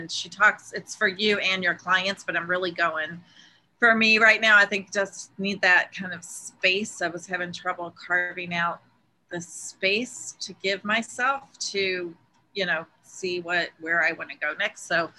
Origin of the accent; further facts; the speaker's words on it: Louisville, Kentucky, United States; now in New York, United States; And Mariah, I'm originally from Louisville, but I've been in the New York area for a very long time. But my family's still there.